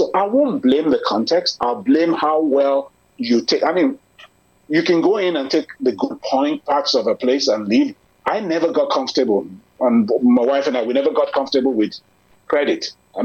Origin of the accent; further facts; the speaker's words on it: Nigeria; They called us impacts, and the other ones were expatriates, but I went as a Nigerian expatriate, so we made sure that was clarified.